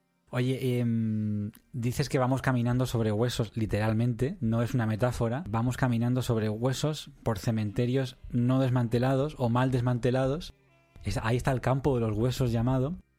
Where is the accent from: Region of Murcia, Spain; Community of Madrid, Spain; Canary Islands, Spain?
Community of Madrid, Spain; Madrid; Pues yo vengo de Madrid.